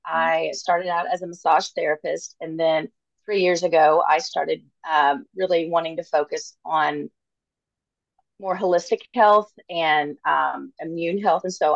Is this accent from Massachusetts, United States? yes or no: no; Dexter, Missouri, United States; I am originally from Dexter, Missouri. It's the southeast corner of Missouri